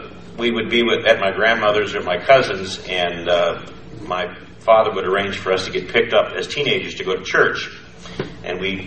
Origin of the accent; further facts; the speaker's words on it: Detroit, Michigan, United States; My parents are actually from Pennsylvania. They were born and raised in Pennsylvania and then moved to Detroit and then had us kids.